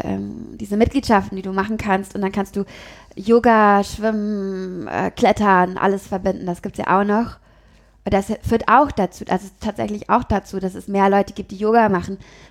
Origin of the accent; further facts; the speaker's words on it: Wesel, North Rhine-Westphalia, Germany; now in Cologne, Germany; Da habe ich noch zu Hause gewohnt, in meinem Heimatort in Wesel.